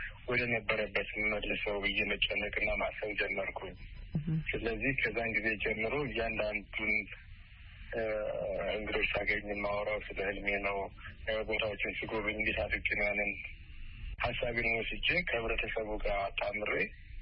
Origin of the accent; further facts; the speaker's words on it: Addis Ababa, Ethiopia; also born or lived in Debre Markos, Amhara; በስምንት ዓመቴ ወደ አዲስ አበባ ወንድሞች አመጡኝ የተሻለ ትምህርት እንድማር እና ከ14 ዓመት በኋላ ነው ወደ ገጠር የተመለስኩት።